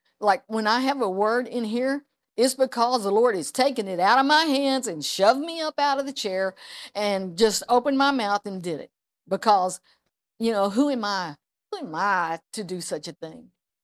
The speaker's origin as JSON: {"language": "English", "region": "Arkansas", "country": "United States", "said": "I'm from Arkansas, and we try not to hurt anybody's feelings ever, you know."}